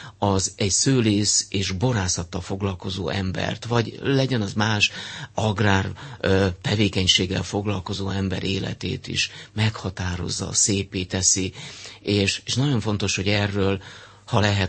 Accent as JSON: {"language": "Hungarian", "region": "Borsod-Abaúj-Zemplén", "country": "Hungary", "tie": "born or raised there", "said": "különösen az én szülőföldem, a Zemplén térségét jelentik és fémjelzik"}